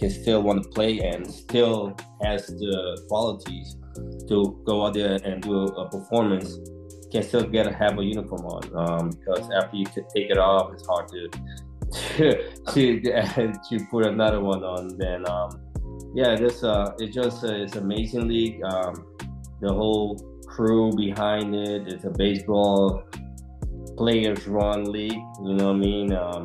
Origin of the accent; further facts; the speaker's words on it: Curaçao; it's like remind me when I was growing up in Curacao and seeing all the big leagues